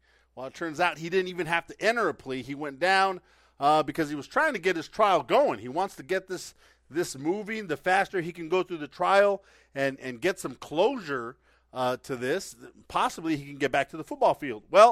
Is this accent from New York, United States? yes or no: no; Texas, United States; I grew up in Texas. I'm a kid who grew up in tough part of the neighborhood.